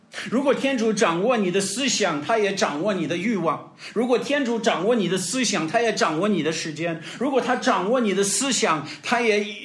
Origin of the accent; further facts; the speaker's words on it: China; 我们中国人会说赏心悦目